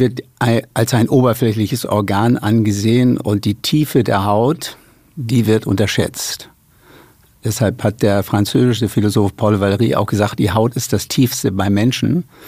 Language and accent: German; Lower Saxony, Germany; ich bin auf dem Lande aufgewachsen in der Lüneburger Heide